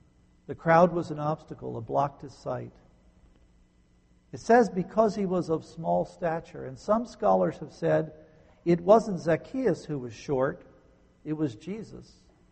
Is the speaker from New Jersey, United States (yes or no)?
yes; New Jersey, United States; I grew up in New Jersey, and if you took a bar magnet and you just dragged it through the dirt in our backyard, you would pick up all kinds of iron ore